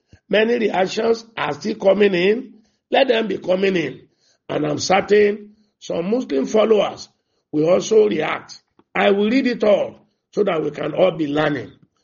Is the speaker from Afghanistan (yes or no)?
no; Sokoto, Nigeria; I grew up in Sokoto, which is called Muslim state, but I'm still very much a Christian.